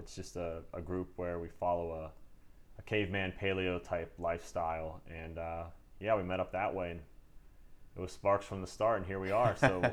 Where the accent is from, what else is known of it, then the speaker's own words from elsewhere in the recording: Pittsburgh, Pennsylvania, United States; I'm from Pittsburgh, but nonetheless, it was a nice swimming pool.